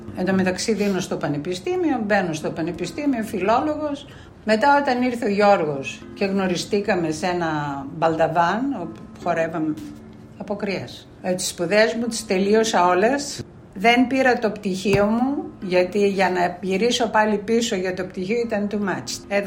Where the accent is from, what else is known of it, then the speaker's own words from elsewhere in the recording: Ioannina, Epirus, Greece; born there; Εγώ γεννήθηκα στα Γιάννενα.